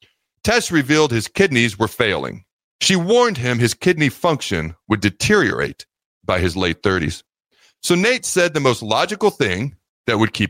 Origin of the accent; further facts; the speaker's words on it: Washington, United States; also born or lived in Hastings, Nebraska; So I was born in Hastings when I was 3. My dad's job took us up to the state of Washington. So I grew up in the state of Washington, rooting for Nebraska from halfway across the country.